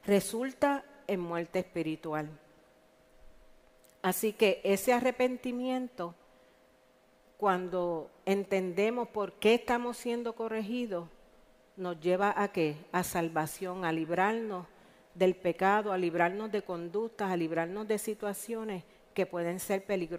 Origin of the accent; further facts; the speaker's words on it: Ponce, Puerto Rico; yo soy natural de Ponce, y mientras vivía allá, mis dos hijos eran pequeños